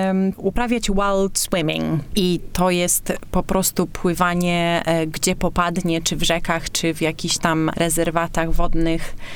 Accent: Olsztyn, Warmian-Masurian Voivodeship, Poland; now in Birmingham, United Kingdom; pochodzę z Olsztyna i jestem zdecydowanie wodną dziewczyną, a że mieszkam tam, gdzie mieszkam w Anglii, czyli w Birmingham

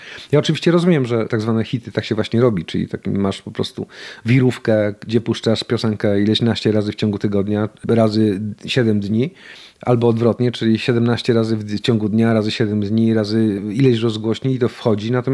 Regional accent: Greater Poland Voivodeship, Poland; born there; accent: Poznań; Ponieważ urodziłem się w Wielkopolsce, jak przyjeżdżałem do Małopolski, to pierwsze 2 dni były adaptacyjne. Czyli jak ktoś rozpoznał, że mówię innym akcentem, to dostawałem bęcki tak zwane za akcent

